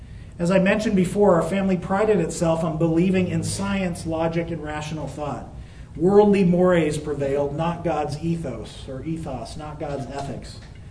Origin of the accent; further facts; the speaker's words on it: Hollywood, California, United States; born there; You see, I was born in Hollywood.